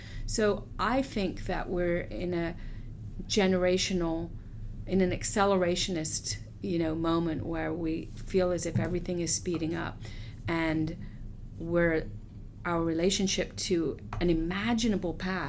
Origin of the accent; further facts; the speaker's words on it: England, United Kingdom; For people of my age, I'm in my late 50s, I grew up in England in a post-war period